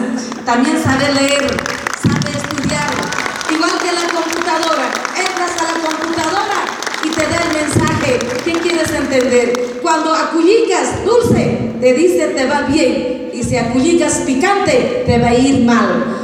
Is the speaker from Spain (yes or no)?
no; Cochabamba, Bolivia; nosotros venimos desde el trópico de Cochabamba, saludarlos desde acá